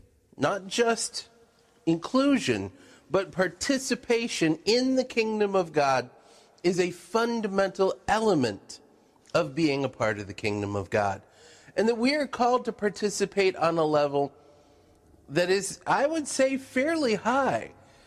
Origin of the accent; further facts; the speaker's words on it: United States; and of course, as an American, we are very much driven by the notion of excellence.